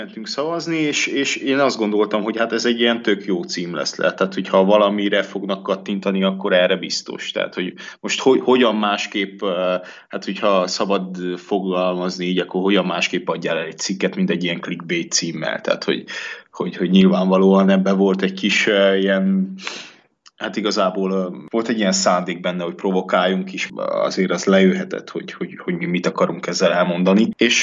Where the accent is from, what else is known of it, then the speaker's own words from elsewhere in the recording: Transylvania, Romania; én erdélyi vagyok, és akkor én románozhatom az erdélyi magyarokat, meg saját magamat is